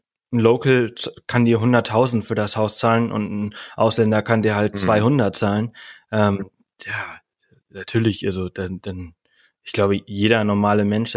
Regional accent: Balearic Islands, Spain; Also ich komme ja ursprünglich aus Mallorca, ich bin auf Mallorca geboren und aufgewachsen

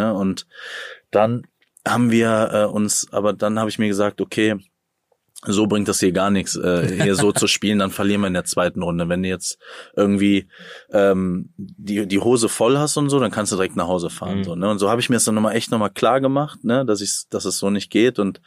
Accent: Rhineland, Germany; ich als Rheinländer irgendwie und Kevin als Oberfranke irgendwie aus Coburg.

